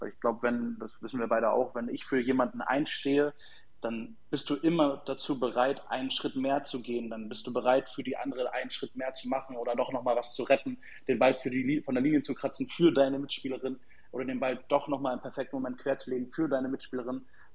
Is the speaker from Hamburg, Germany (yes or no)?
yes; Hamburg, Germany; Aber bei uns in Hamburg war es dann immer eigentlich so, dass alle dann miteinander zum Beispiel Karten gespielt haben